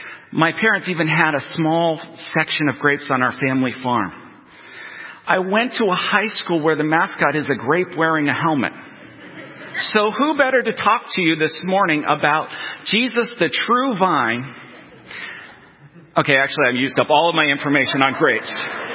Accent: Pennsylvania, United States; Well, it begins with my hometown itself, Northeast Pennsylvania.

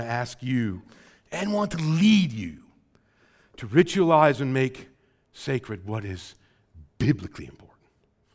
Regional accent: Rockford, Illinois, United States; you know, I'm from Rockford. I was educated. Guilford High School grad, dude.

